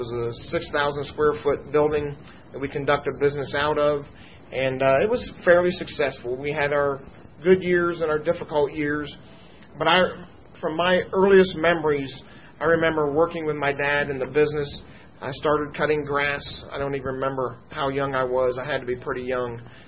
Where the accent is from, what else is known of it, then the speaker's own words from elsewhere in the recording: United States; And we had a very nice family, a good average family that was growing up in the United States at the time.